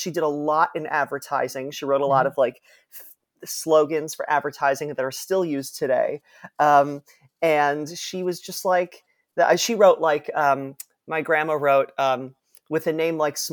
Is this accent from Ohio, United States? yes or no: yes; Cleveland, Ohio, United States; I'm so thankful that I'm from Cleveland because I think it's such a great town that's full of so much theater and art and culture, and it was very liberal.